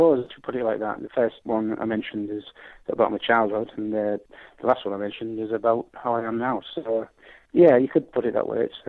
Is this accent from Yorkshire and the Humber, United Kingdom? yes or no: yes; Hull, Yorkshire and the Humber, United Kingdom; growing up in Hull, as I did in the 60s